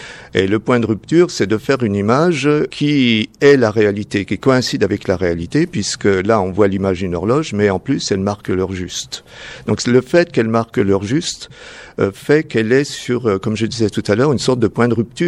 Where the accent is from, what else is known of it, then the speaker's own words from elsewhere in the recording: France; Je viens de France. Non, ma mère, je viens de France plus ou moins, puisque ma mère est d'origine ukrainienne, mon père est français